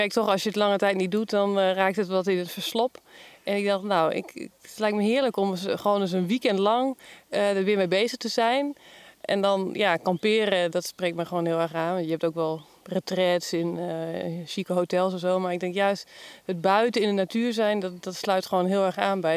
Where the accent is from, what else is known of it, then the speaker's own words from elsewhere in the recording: Groningen, Netherlands; ik kom uit Groningen.